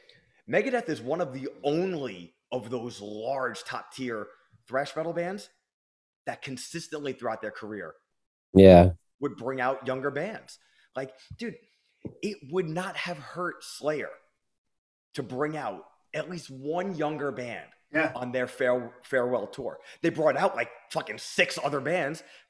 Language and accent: English; New York, United States; We're both from New York.